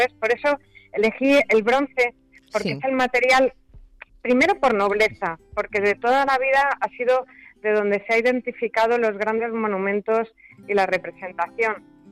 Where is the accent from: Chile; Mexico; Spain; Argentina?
Spain; Community of Madrid; como madrileña